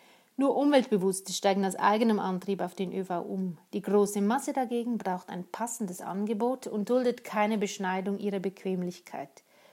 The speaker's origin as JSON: {"language": "German", "region": "Glarus", "country": "Switzerland", "tie": "born or raised there", "said": "Aber im Glarner Hinterland, wo ich aufgewachsen bin, gab es nun mal wenig anderes zu tun."}